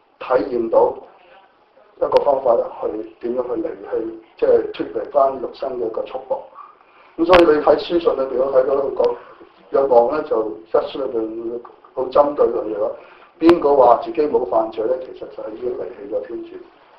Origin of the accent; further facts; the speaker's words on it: China; 就好似用翻我哋俗語，我哋中國人所有俗語，鬼上身或者神打神間神落嚟嗰度咁嘅意思。